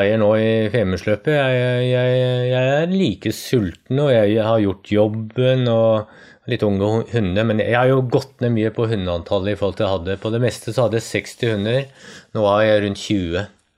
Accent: Østmarka, Oslo, Norway; Når jeg vokste opp, så var jeg på skauen hver eneste helg. Jeg vokste opp nede I Østmarka, vi dro på skauen hver helg.

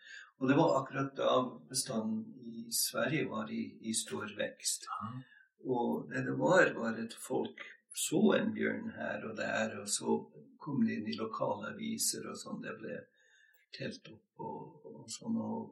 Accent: Montana, United States; Norwegian is a second language; now in Norway; Jeg kommer fra Montana i USA. Montana så stort som Norge pluss Danmark, og har stor Oslos befolkning. Så veldig god plass, veldig mye vilt og fiske og villmarker.

